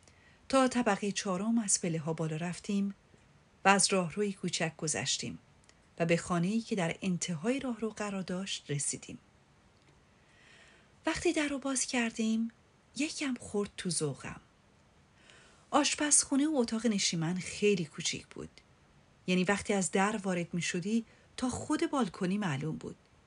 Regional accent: northern Iran, Iran; یاد ایستگاه های اتوبوس و شهر خودمون تو شمال ایران افتادم که اصلا فضای خوبی نبود

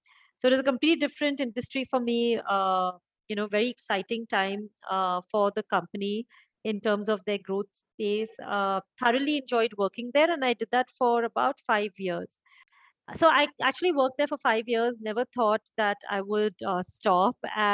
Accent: Mumbai, Maharashtra, India; I've been born and brought up in Bombay, did my schooling there. And then for my college, I went to the Wharton Business School in Philadelphia

